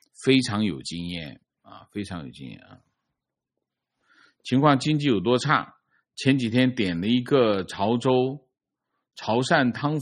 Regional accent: Taiwan; 我们台湾人工作了十几年工资都没涨，

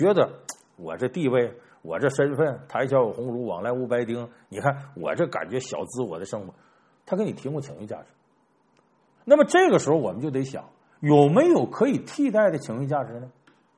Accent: Northeast China, China; 我原来笑话我们东北人嘛，虚荣

